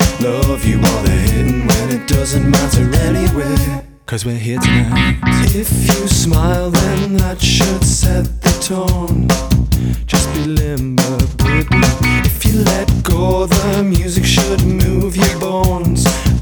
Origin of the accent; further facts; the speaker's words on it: Billingham, North East England, United Kingdom; Growing up in Billingham, used to put on our mum's records.